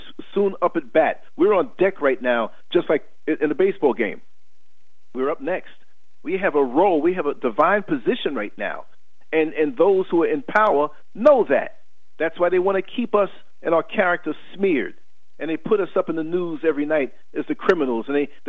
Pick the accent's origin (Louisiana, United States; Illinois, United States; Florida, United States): Illinois, United States; Chicago; I'm from Chicago.